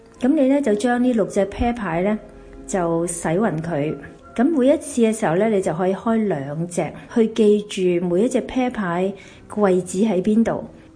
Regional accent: Hong Kong; 我是来自香港的

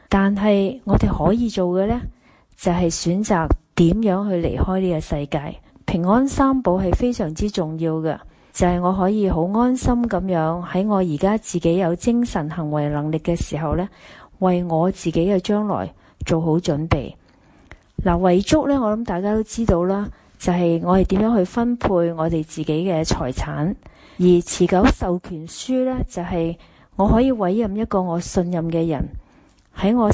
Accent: Hong Kong; 各位世界各地的朋友大家好，我是来自香港的

